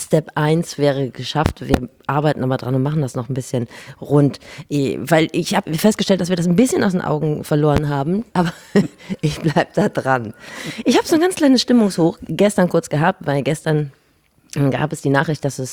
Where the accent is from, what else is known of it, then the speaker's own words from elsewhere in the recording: Northern Germany, Germany; wir als Norddeutsche